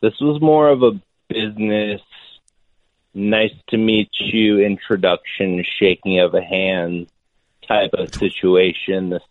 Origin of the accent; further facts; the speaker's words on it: Palm Beach, Florida, United States; I grew up in Palm Beach, Florida, which is about 45 minutes from Miami